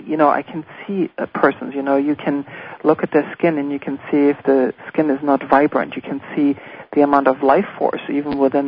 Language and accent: English; Munich, Bavaria, Germany; also born or lived in Münster; I grew up actually outside Munich in a little village